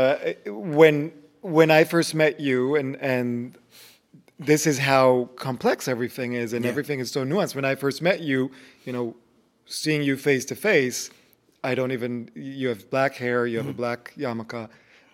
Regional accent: Israel; growing up in Israel, you have very set notions of different kind of Jews and who we stand for

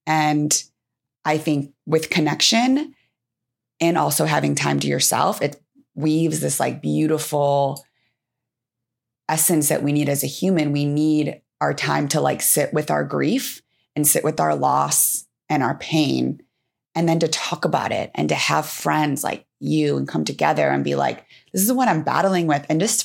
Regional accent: Midwest, United States; Man, you know, I grew up in the Midwest.

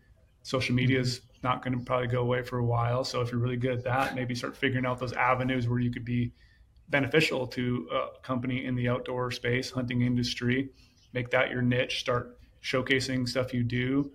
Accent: Minnesota, United States; And because I wasn't fortunate to grow up in the West. I grew up in Minnesota.

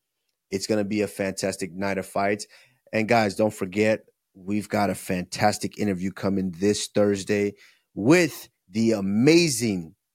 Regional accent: Nigeria; But as always

